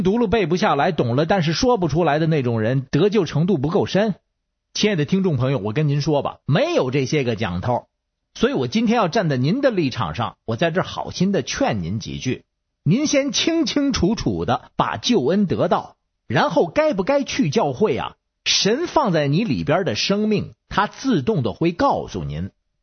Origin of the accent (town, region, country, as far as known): Beijing, China